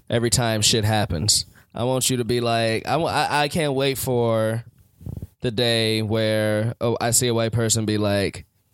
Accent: Chicago, Illinois, United States; I can't tell you, as a Chicagoan, how upset it makes me.

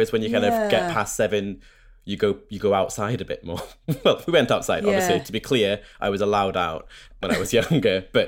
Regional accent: Scotland, United Kingdom; accent: middling Scottish; also born or lived in Newcastle; I was actually born in Newcastle, but brought up in Scotland. So I've got like a bit of a lilt.

